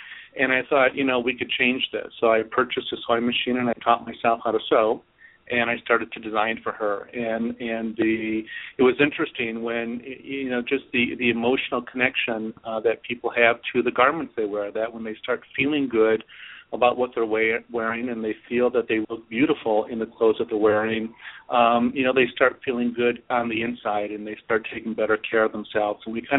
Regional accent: Gary, Indiana, United States; now in Valparaiso, United States; Well, I am born and raised in Gary, Indiana, and I currently live in Valparaiso, Indiana, right outside of Chicago

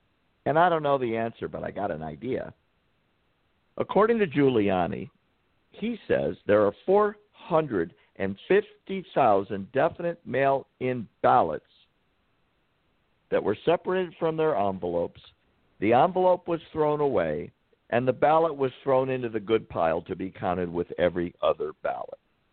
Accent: United States; those were still my president because I'm an American.

